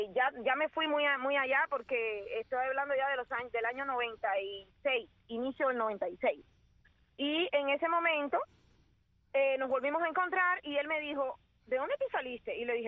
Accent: Havana, Cuba; crecí en Lautón, en un barrio, puerta de calle, con, tú sabes, la situación que en el año 72 había en Cuba

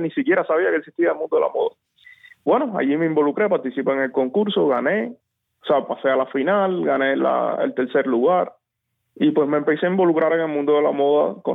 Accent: Cuba; sabiendo que todos somos cubanos, los de dentro y los de afuera

